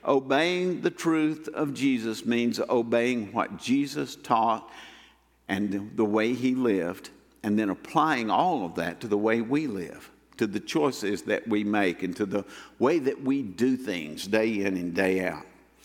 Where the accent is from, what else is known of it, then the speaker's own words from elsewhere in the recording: Deep South, United States; I grew up in the Deep South during the very last vestiges of segregation.